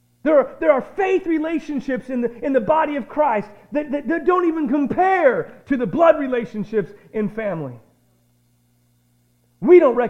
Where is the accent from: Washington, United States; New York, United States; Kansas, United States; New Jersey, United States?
Kansas, United States; Prairie Village; also born or lived in Chanute; The little church I grew up going to in Chanute, and the big church I grew up to going in Prairie Village, Kansas